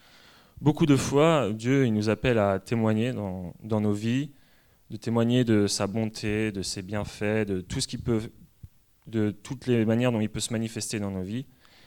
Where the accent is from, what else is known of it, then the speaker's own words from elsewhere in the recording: Pays de la Loire, France; je viens de Vendée. Voilà. On dit que je suis souvent chauvin avec la Vendée, mais c'est pas vrai.